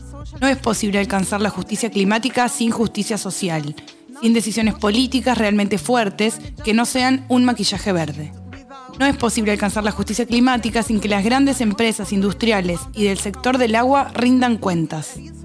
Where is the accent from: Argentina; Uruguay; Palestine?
Palestine; Spanish is a second language; Vengo de Palestina, que está viviendo la ocupación más prolongada del mundo.